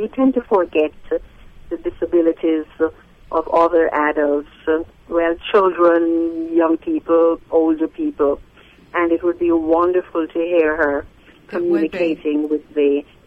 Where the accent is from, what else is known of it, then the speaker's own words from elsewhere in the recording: Orlando, Florida, United States; I'm from Orlando.